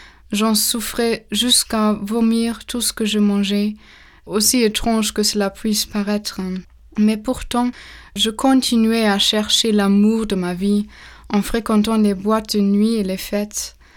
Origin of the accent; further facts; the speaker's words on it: Germany; j'ai grandi en Allemagne dans une famille de tradition protestante.